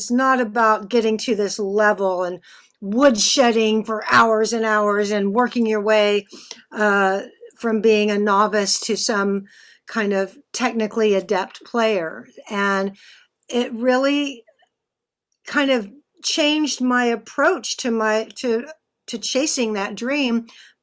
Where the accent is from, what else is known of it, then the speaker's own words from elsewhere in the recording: Texas, United States; I liked the … I'm from Texas. I liked